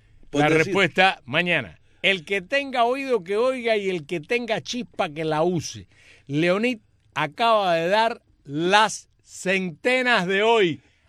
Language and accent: Spanish; Villa Clara, Cuba; Soy de Villa Clara.